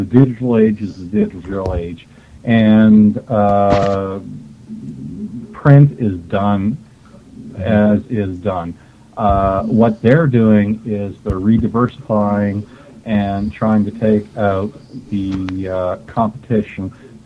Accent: Canada; I'm not American, I'm Canadian

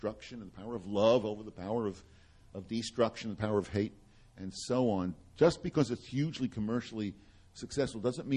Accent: New York City, New York, United States; Jewish kid like me, the thing to do growing up in New York City was be a doctor

